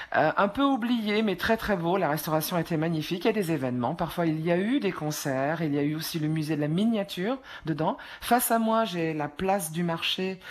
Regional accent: Montélimar, Auvergne-Rhône-Alpes, France; born there; je suis née à Montélimar et j'avais des parents pâtissiers, grands-parents aussi pâtissiers, ouais.

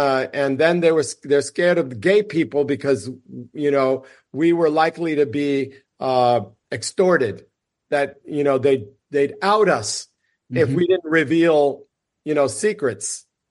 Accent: United States; born there; She was from Cuba. I was born in the United States, so that officially makes me a dreamer.

